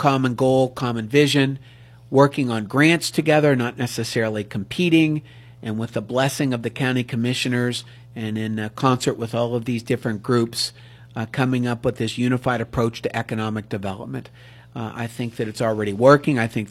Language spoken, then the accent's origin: English; Ellwood City, Pennsylvania, United States; So it was special because it was my hometown.